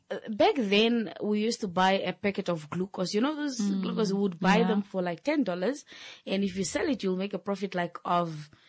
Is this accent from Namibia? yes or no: yes; Okahao, Omusati, Namibia; now in Omakange, Namibia; I grew up in Bokahao. Mm-hmm. However, I have relocated now to Omakange. That is now my new home.